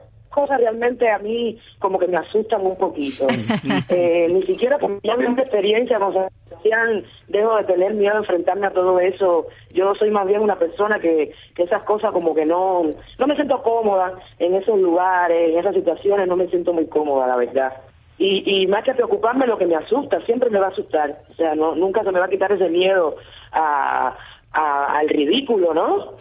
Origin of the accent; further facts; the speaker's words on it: Sancti Spíritus, Cuba; now in Havana, Cuba; en estos momentos vivo en La Habana, pero no soy de La Habana, soy de Santi Espíritu.